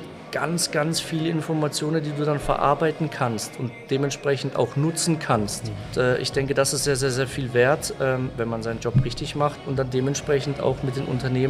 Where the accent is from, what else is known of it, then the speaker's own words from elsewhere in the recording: Baden-Württemberg, Germany; ich bin hier stark verwurzelt. Ich komme aus der Ortenau, ich liebe die Ortenau